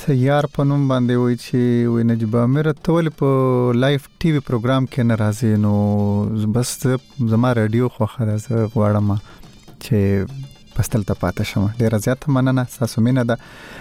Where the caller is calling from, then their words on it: Peshawar, Khyber Pakhtunkhwa, Pakistan; زه له پیښور وای درسره یم